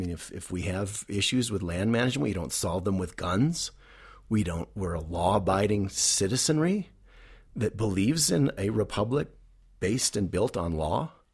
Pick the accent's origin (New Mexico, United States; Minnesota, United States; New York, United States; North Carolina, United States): New Mexico, United States; I said, "I came from New Mexico. This is our land. This is my daughter's land." I said, "I came here from New Mexico to tell you to get the hell off our land."